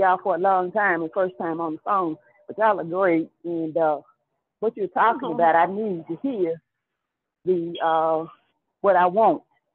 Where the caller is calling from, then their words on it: Jackson, Mississippi, United States; from Jackson, Mississippi.